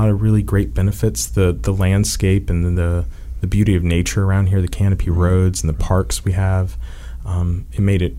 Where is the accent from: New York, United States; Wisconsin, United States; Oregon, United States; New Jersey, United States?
New York, United States; New York City; born there; Yeah. I was born in Manhattan.